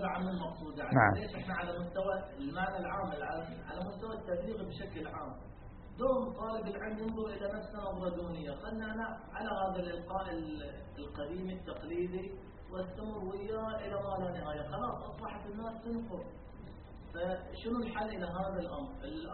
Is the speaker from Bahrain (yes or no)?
yes; Bahrain; تروح بعض الديار مثلا عندنا في البحرين تروح نوادي دراسة ما شاء الله شريحة مثقفة